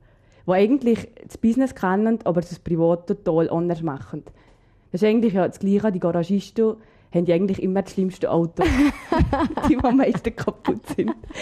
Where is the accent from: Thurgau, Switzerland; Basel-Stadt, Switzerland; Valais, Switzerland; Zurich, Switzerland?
Valais, Switzerland; accent: Valais dialect; Hat natürlich wahrscheinlich auch mit unserem Dialekt zu tun. Und wenn jemand will Deutsch lernen, kommt er wahrscheinlich nicht unbedingt in die Schweiz und schon gar nicht in die Wallis.